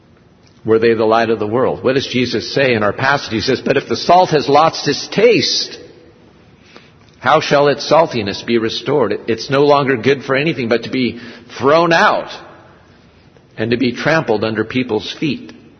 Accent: United States; born there; I'd say, "Well, I was born in America, but my parents immigrated from South Korea."

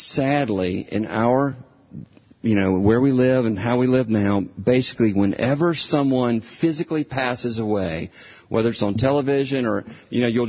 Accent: the South, United States; I was raised in the South, so I'm used to this. It's hot at 8 o'clock in the morning.

